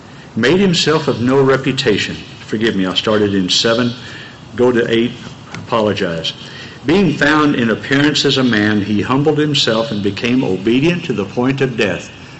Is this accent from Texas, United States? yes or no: yes; Texas, United States; The majority of y'all in here know I was born and raised in Texas. Boy, that's a hard thing to overcome.